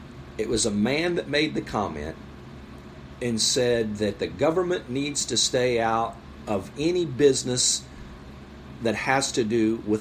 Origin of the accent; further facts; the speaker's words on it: Boston, Massachusetts, United States; Yeah, Boston? I'm from Boston.